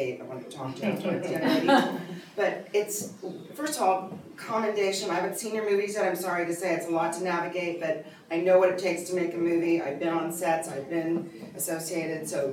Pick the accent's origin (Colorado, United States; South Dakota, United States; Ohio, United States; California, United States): California, United States; San Pedro; from San Pedro, California, the port of Los Angeles.